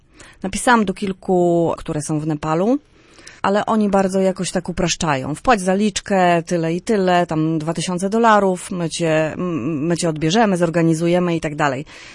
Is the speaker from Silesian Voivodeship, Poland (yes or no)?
no; Słupsk, Pomeranian Voivodeship, Poland; also born or lived in Środa Wielkopolska; now in Wejherowo, Poland; Mieszkam obecnie w Wejherowie. Sprostowanie, Słupszczanka nie od urodzenia, bo urodziłam się w Środzie Wielkopolskiej.